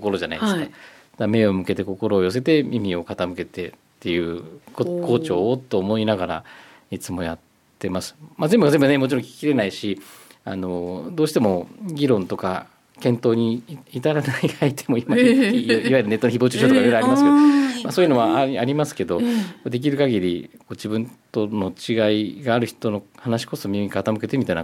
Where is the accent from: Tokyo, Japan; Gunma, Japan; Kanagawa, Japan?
Kanagawa, Japan; Sagamihara; 私ここ生まれ育ちなんで相模原で、